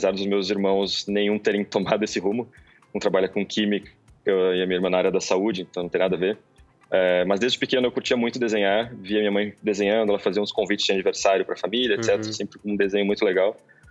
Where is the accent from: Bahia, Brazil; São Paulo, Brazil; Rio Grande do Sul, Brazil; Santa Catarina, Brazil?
Rio Grande do Sul, Brazil; Porto Alegre; Eu sou de Porto Alegre, enfim, é o meu time, time do coração